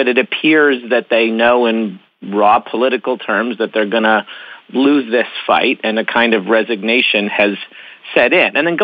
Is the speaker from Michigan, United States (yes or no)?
no; Virginia, United States; I grew up in Virginia, Northern Virginia. My family were Democratic Party activists